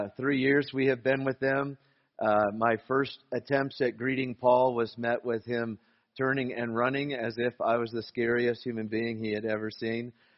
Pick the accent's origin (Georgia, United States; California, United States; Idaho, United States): Idaho, United States; Boise; moved away; As Aaron said, I am from Idaho, from Boise. My family still all lives there.